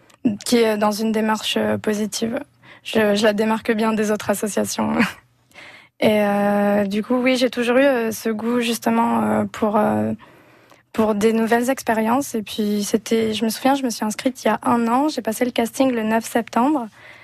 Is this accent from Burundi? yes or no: no; Lille, Hauts-de-France, France; Je suis lilloise, je suis